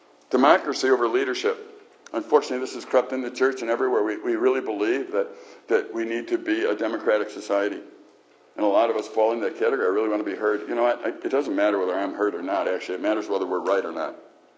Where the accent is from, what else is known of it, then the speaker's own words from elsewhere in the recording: Chicago, Illinois, United States; When I grew up in Chicago, it's like road rage there is like normal to me.